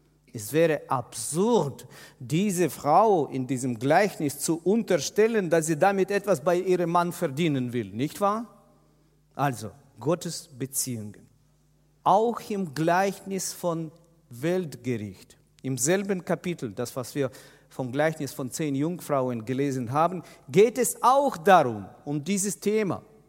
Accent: Kyiv, Kyiv City, Ukraine; Hauptprojekt ist die Stadt Kiew in der Ukraine. Als ich Ukraine hörte, dann wurde ich aufmerksam, das ist meine Heimatstadt.

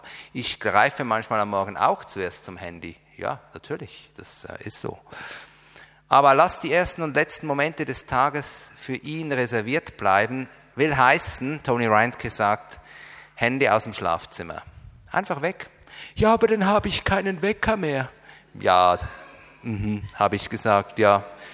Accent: Switzerland; Das lässt sie noch sympathischer werden für mich als Schweizer.

